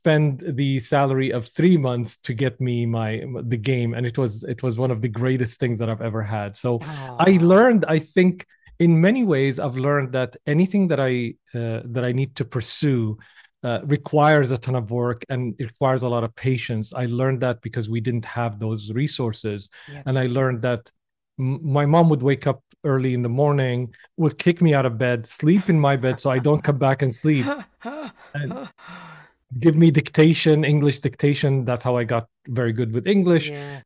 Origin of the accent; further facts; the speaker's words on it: Syria; English is a second language; Growing up in Syria, we didn't have actually multiple opportunities.